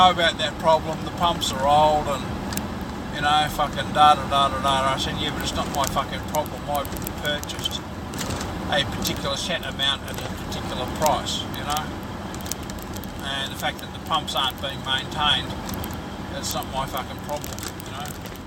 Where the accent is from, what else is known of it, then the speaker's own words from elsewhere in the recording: United Kingdom; Because we are British, and British people are superior.